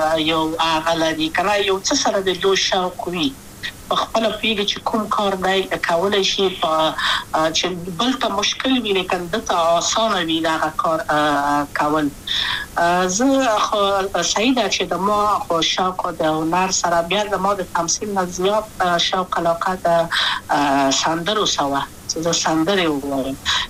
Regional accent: Kabul, Afghanistan; also born or lived in Wardak; زه خو اصلا د وردګو ولایت یم د پلار مې د وردګو ولایت ته خلګان څه کې دلې د کابل په تخته پل سیمه کې یم او لویا شویم کابل که یم

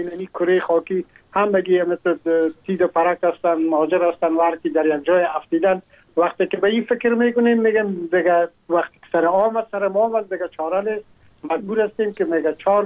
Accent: Afghanistan; now in France; ما هم در جمع عموم مردم هایی بودم که از افغانستان بر آمدم و تقریبا این 3.5 سال میشه که من در فرانسه زندگی میکنم

